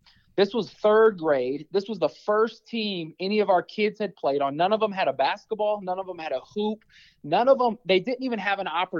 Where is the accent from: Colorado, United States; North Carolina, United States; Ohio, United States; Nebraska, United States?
Nebraska, United States; Omaha; And I used to be that person, even growing up in North Omaha, man